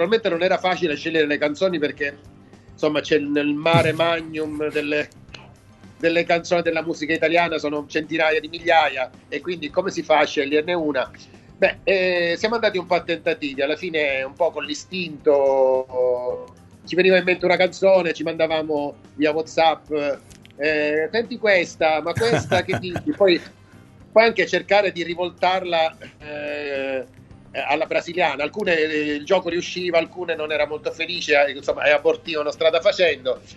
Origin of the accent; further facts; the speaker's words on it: Syracuse, Sicily, Italy; born there; Sono nato a Siracusa